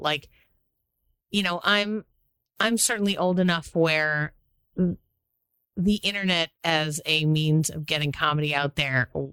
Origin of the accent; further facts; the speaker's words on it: Boston, Massachusetts, United States; Also, I'm from Boston, so I remember when Dane Cook started doing stuff